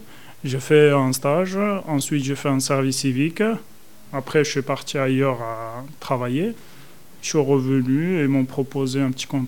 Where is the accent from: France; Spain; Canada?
Spain; Alors, moi, en fait, je viens de l'Espagne. Et du coup, mes études, je les ai réalisées en Espagne. J'ai fait un bac pro en Espagne.